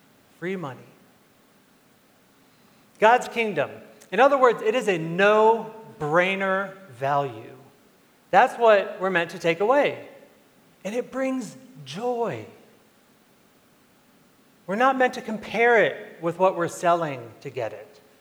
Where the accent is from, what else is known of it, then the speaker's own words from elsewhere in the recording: Texas, United States; born there; I was born in Texas, so I probably get it from there.